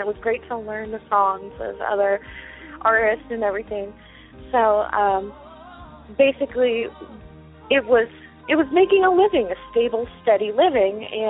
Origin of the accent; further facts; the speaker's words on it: California, United States; Like, I'm from the Bay Area, but I went to college.